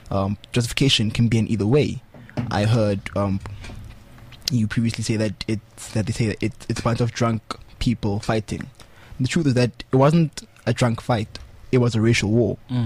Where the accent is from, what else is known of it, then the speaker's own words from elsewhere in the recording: Soweto, Gauteng, South Africa; I grew up in Soweto, very humble beginnings.